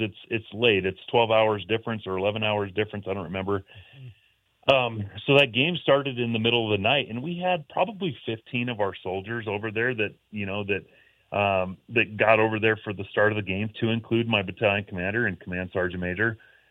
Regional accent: Helena, Montana, United States; And so, you know, growing up in Helena every Saturday morning, you know, as a kid, even before WaGriz was open, my dad and I got in the car and trekked over to Dornblaser and watched the Grizz

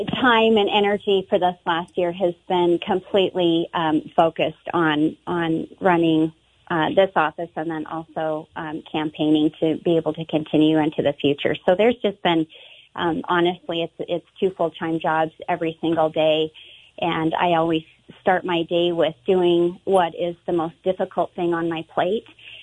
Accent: Montana, United States; I was born and raised in Montana.

